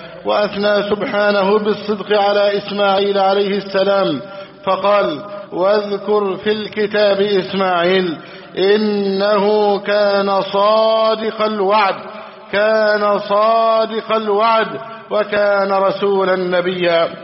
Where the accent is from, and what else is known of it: Egypt